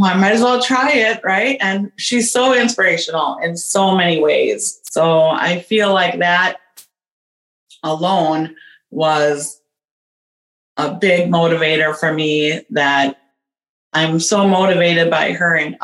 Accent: Wisconsin, United States; I am 55 years old. I'm from Wisconsin.

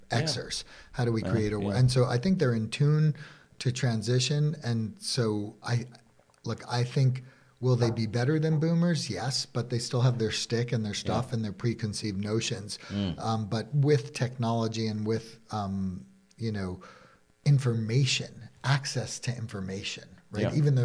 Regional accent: New York, United States; Maybe I'm from New York and I just love knowing about their business

